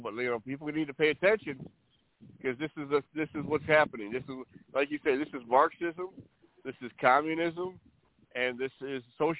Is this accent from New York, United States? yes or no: no; Detroit, Michigan, United States; born there; also born or lived in Sarasota County; He actually was born in Detroit, like I was.